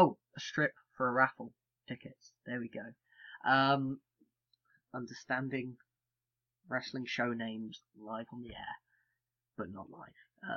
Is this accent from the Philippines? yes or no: no; United Kingdom; That may be my bias being British